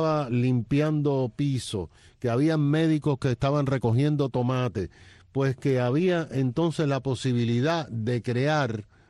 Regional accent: Cuba; moved away; yo salí de Cuba muy joven

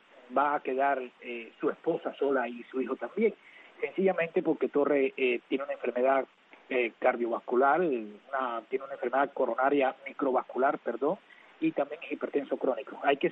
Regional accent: Cuba; mi pueblo cubano.

